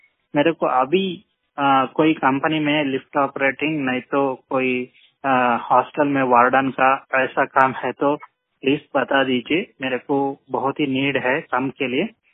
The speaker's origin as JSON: {"language": "Hindi", "town": "Bengaluru", "region": "Karnataka", "country": "India", "said": "मैं बैंगलोर से हूँ।"}